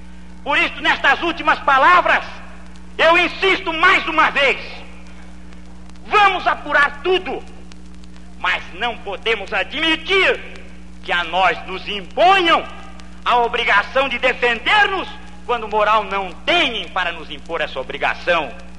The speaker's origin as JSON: {"language": "Portuguese", "country": "Brazil", "said": "Assim como nós brasileiros, quando pensamos no maleteiro, pensamos em que ele tem razão"}